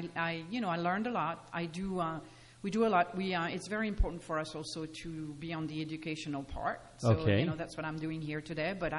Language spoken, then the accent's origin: English; France; English is a second language; moved away as an adult; now in United States; So, as you can hear by my accent, you know, we moved from France 20 years ago.